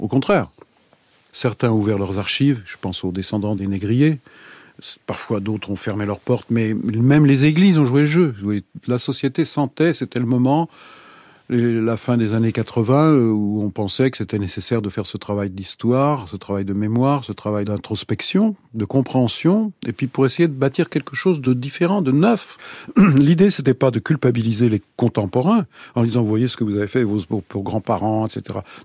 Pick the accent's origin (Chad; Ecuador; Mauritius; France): France; Cholet, Pays de la Loire; born there; Ma famille est originaire de Nantes, mais je suis né dans le Maine-et-Loire, à Cholet.